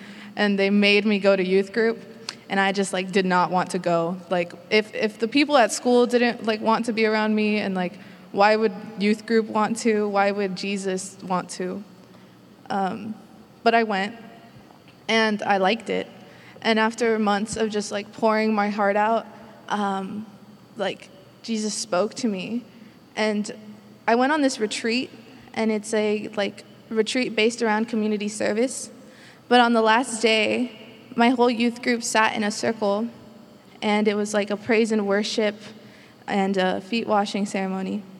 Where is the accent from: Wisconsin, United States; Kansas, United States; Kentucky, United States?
Kansas, United States; Olathe; I'm from Olathe, Kansas.